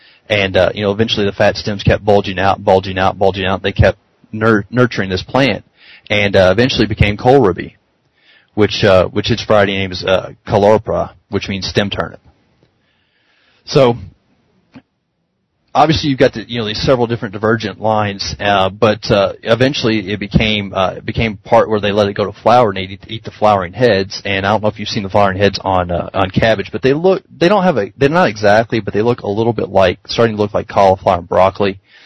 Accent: the South, United States; Well, you know, I'm from the South, so, you know, or mid South at least, so we eat a lot of cooked cabbage.

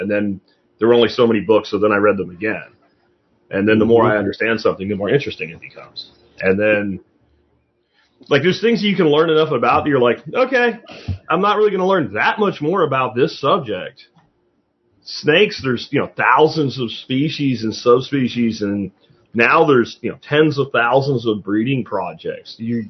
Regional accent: Jacksonville, Florida, United States; growing up in Jacksonville, Florida, you know, as a young kid, you could not find a snake.

